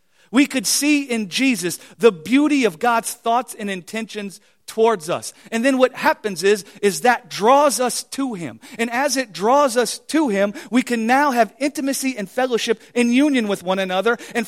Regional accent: Colorado, United States; I mean, we come from Colorado and she come from California and, you know, we got it all there.

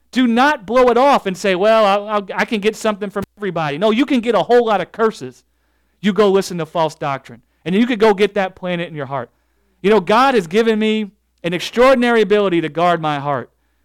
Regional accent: Southern United States, United States; Hey, look, I came from the South.

